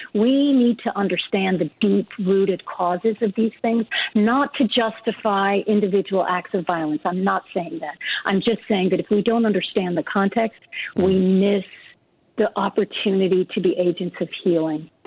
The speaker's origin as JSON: {"language": "English", "town": "Minneapolis", "region": "Minnesota", "country": "United States", "said": "I'm from Minneapolis and I'm watching what's happening there"}